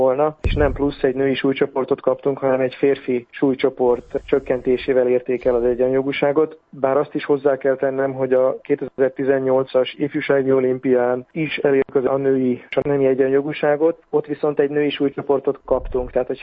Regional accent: Hungary; a választás eredményéről, ami számunkra, mint magyarok számára különös örömmel zajlott

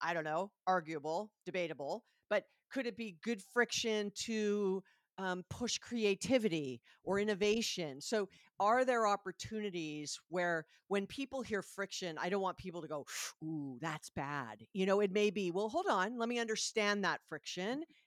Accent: Hawaii, United States; However, I'm from Hawaii, and that particular hospital was a client

